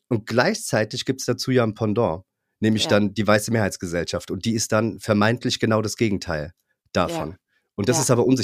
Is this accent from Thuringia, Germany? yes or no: no; Wiesbaden, Hesse, Germany; ich bin 45 Jahre alt. Ich bin in Wiesbaden geboren und aufgewachsen. Ich bin, das ist vielleicht wichtig für die Zuhörerinnen, ein schwarzer Mann.